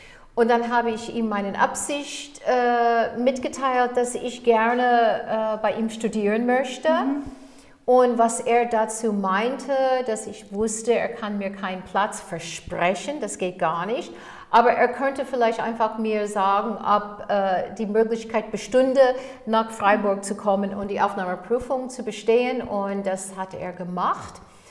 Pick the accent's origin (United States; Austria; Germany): United States; German is a second language; ich komme aus Amerika. Und habe in Amerika auch Flöte studiert